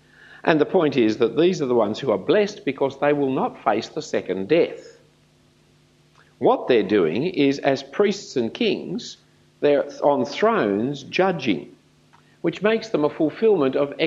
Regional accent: Australia; But remember, friends, I'm an Australian Christian, and most Australian Christians are amillennialists

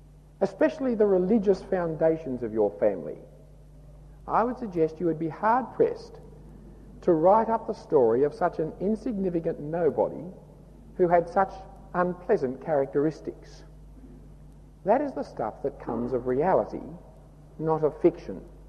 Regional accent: Australia; accent: Australian; I'm an Australian. But one of the ways in which I learn to understand myself is from my history, that my forebears came out here and we've been living here for X number of generations

